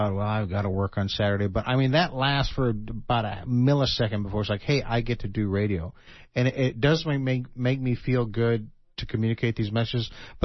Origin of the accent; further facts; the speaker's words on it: Mexico; I was raised in Mexico